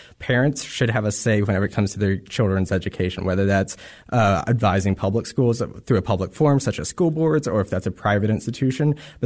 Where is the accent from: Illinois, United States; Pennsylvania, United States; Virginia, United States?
Virginia, United States; So I was born and raised in Virginia. So I've been here all 21 years of my life at this point. So, yeah, I'm a homegrown Virginian.